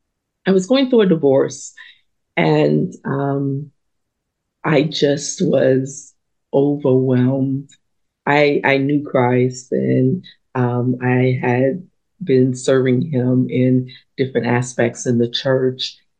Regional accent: Philadelphia, Pennsylvania, United States; also born or lived in Antigua; My story starts as a little girl. I grew up in Philadelphia. I was born actually in Antigua in the West Indies. But I grew up in Philadelphia, and my upbringing, I could say, was one of chaos.

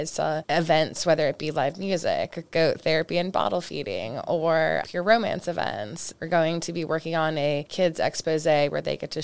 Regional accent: the Carolinas, United States; also born or lived in Maryland / Utah; Yeah, I was born in Maryland, and then I moved to the Carolinas at 13. Spent a little time in Utah for boarding school, and then came to Wilmington for college.

